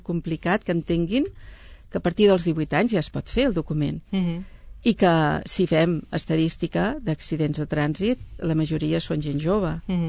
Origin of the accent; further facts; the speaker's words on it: Sabadell, Catalonia, Spain; I jo es dono la casualitat que sóc de Sabadell